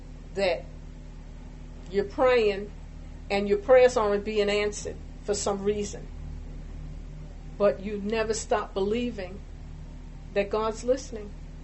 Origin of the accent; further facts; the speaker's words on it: New York, United States; moved away; Now, I'm from New York. I never did this stuff in New York, okay?